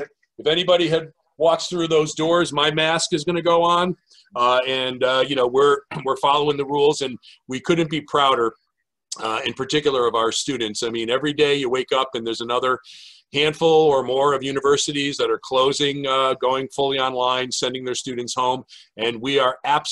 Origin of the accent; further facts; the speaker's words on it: Fairfield, Connecticut, United States; So Fran Tarkenton was when I was a kid growing up in Fairfield.